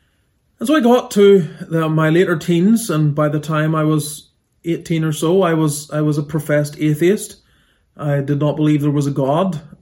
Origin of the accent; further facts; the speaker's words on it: Scotland, United Kingdom; born there; I was born in Scotland in 1982, and I was born to a father who is Iranian Armenian